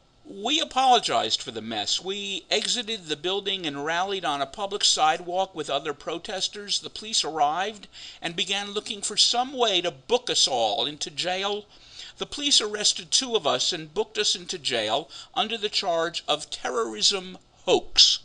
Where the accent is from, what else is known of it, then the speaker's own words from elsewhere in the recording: Oklahoma, United States; You know, my hometown is older than Oklahoma statehood and is now being destroyed by the oil and gas industry. In rural Oklahoma, where people go to see the stars at night